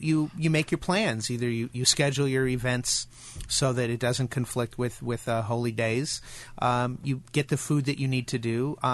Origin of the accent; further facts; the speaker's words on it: California, United States; I grew up in California where there weren't that many clouds, but we went camping in all kinds of environments.